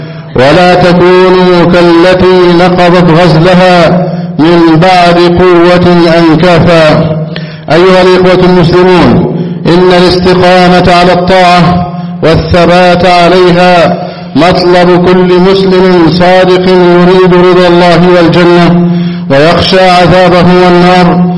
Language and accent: Arabic; Egypt; اللهم احفظ بلدنا مصر وسائر بلاد المسلمين